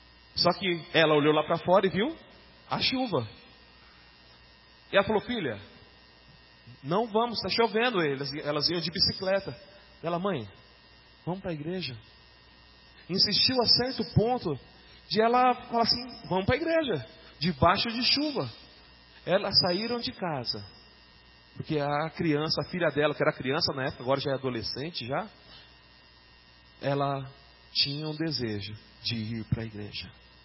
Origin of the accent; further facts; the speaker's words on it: Itanhaém, São Paulo, Brazil; E em Itanhaém, onde eu nasci, né, até os anos 2000 ali, eu lembro que assim, era normal